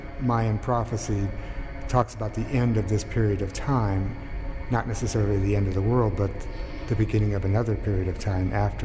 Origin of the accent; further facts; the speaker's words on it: Eureka, California, United States; At that time, I was living in Southern California, but I was raised in Eureka, and I came back home